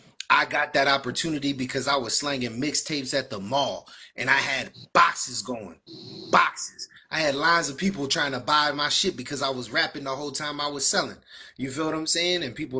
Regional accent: Santa Cruz, California, United States; I was rocking a show in my hometown in Santa Cruz, California

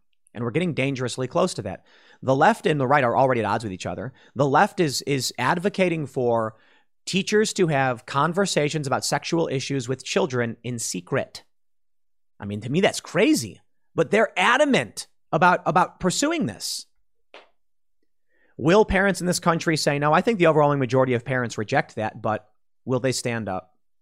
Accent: Chicago, Illinois, United States; I've experienced conflict and crisis. I grew up in Chicago.

